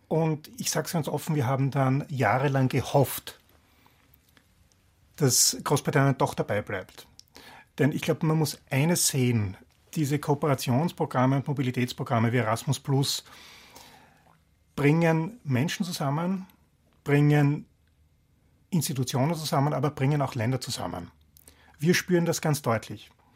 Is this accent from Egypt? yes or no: no; Austria; Was für uns als Österreicher, die in Mitteleuropa wohnen, sehr seltsam klingt.